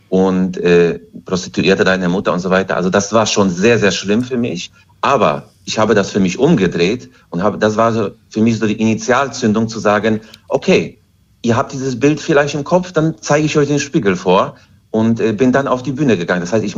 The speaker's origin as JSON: {"language": "German", "country": "Germany", "tie": "born or raised there", "said": "ich bin eine multinationale Haus groß geworden in Deutschland."}